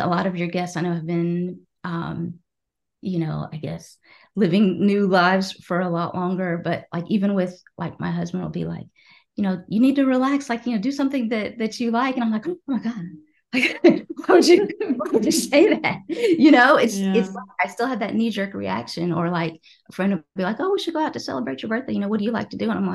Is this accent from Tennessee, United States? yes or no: yes; Tennessee, United States; Again, you know, growing up in Tennessee, like I had most of my friends were non-Muslim and able to do and wear whatever they want.